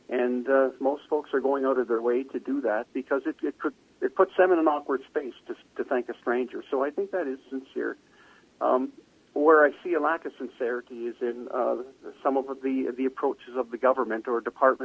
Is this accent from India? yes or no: no; Canada; And really, as a Canadian, living through 10 years of the Afghan War, for people like me, it was enormously personal.